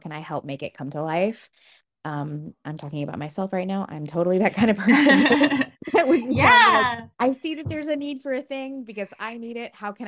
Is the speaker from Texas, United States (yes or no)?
yes; Austin, Texas, United States; And I'm from Austin, Texas